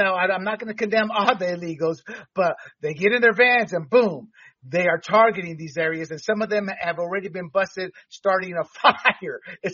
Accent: California, United States; as a Californian, all three of us, we've dealt with this for decades.

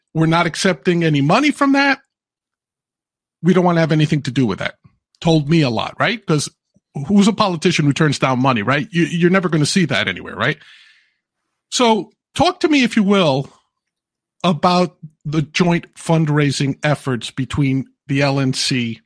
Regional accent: New York, United States; We also have Christopher Skelly, I believe, from my home state here in New York.

